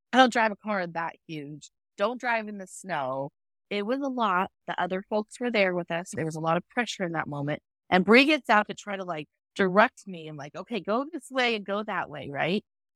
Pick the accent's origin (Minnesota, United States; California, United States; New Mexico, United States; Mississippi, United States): California, United States; I'm from California, I don't drive in the snow, right?